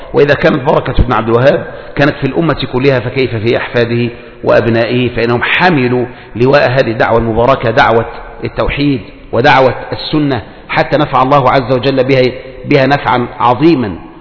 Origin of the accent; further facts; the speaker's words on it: Egypt; فالقضية الأولى عندنا في مصر